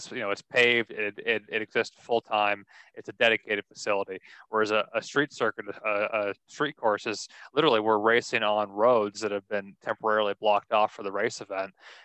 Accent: Toronto, Ontario, Canada; my hometown race, the Toronto Indy, that's a big one for us.

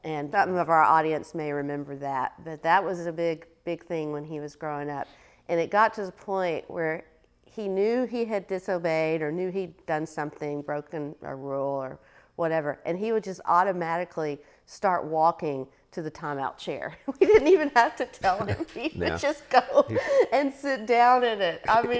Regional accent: Kentucky, United States; Yeah, I grew up in Western Kentucky, so it's a smaller town, or was a smaller town.

